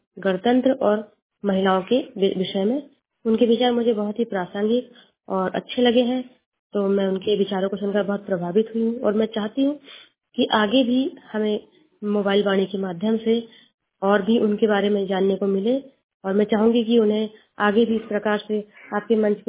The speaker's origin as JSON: {"language": "Hindi", "region": "Madhya Pradesh", "country": "India", "said": "मैं एक शासकीय शिक्षिका हूँ और मैं छिंदवाड़ा जिले की निवासी हूँ।"}